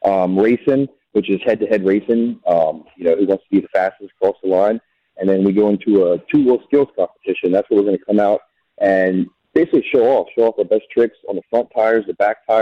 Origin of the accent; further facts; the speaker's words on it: Hagerstown, Maryland, United States; My all-time favorite was my hometown Speedway, Hagerstown Speedway from Hagerstown, Maryland. That's where I grew up watching Monster Jam, fell in love with it there.